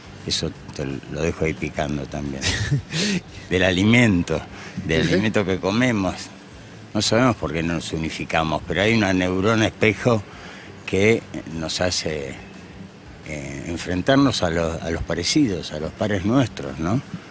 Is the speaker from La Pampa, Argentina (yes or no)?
no; Buenos Aires, Argentina; El tango es parte de nuestro ADN como porteño, te lo digo.